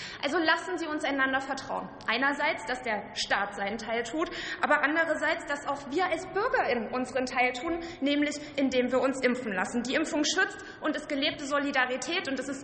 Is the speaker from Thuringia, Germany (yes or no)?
no; Saxony, Germany; Ich komme aus Sachsen.